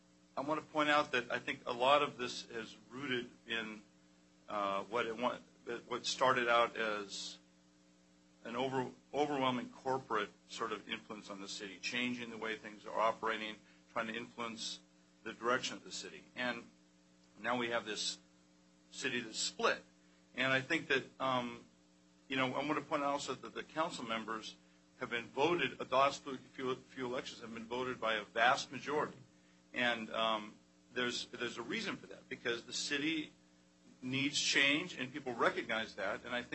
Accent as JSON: {"language": "English", "town": "Black Diamond", "region": "Washington", "country": "United States", "said": "I'm from Black Diamond."}